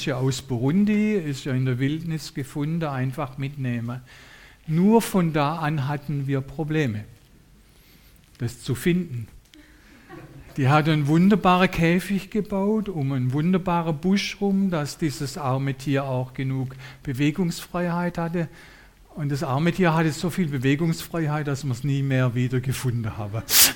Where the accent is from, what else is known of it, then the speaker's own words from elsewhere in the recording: Hessigheim, Baden-Württemberg, Germany; Wir fühlen uns so ein bisschen wie, ich komme aus Hessigheim, Hessigheimer mit Migrationshintergrund.